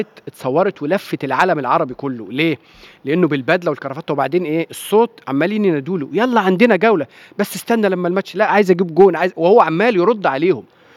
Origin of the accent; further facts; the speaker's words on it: Santis, Egypt; سنتيس طبعا كانت أكتر بلد بتنظم دورات لأن دي قريتي